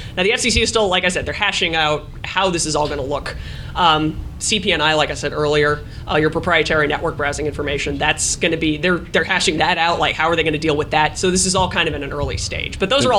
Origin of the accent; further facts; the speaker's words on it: Middletown, New Jersey, United States; what, Middletown, New Jersey. No, we're just not going to give them phone service anymore. It's my hometown.